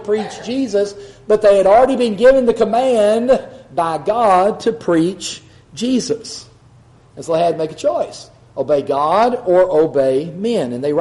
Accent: United States; But even though I have the liberty as an American, I'm not compelled.

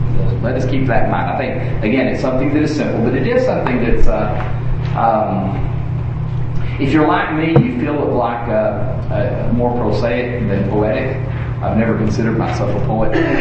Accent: Odessa, Texas, United States; he was passed from this earth a number of years ago when I was growing up in Odessa.

